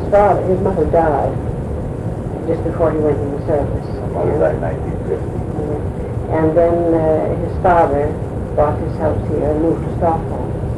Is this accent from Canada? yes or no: yes; Milford, Canada; born there; No, I was born over in Canada, about 20 miles below Woodstock, at a town called Milford.